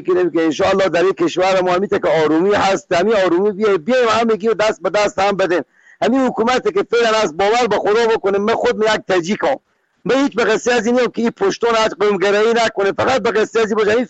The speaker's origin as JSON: {"language": "Persian", "country": "Afghanistan", "said": "من تاجیکم، قونم باشه، برادر منم، افغان منم"}